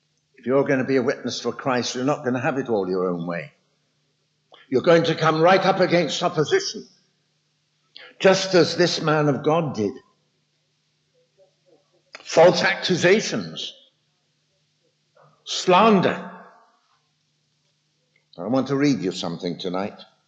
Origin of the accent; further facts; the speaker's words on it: London, United Kingdom; So I want to take you to the city that I was born and brought up in London.